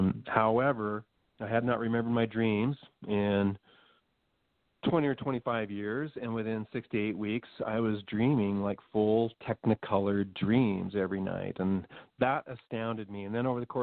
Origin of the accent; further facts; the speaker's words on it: Idaho, United States; My parents were going through their end-of-life journey back in my hometown, so I left my little mountain town. I came back to southeastern Idaho to help them through that.